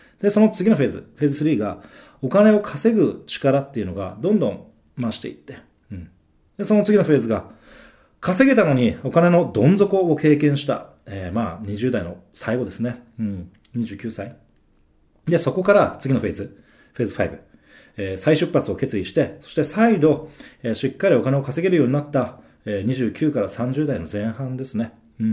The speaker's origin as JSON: {"language": "Japanese", "region": "Fukuoka", "country": "Japan", "tie": "born or raised there", "said": "僕は、18歳まで、生まれ育った福岡県で生活をしていたんですけど、"}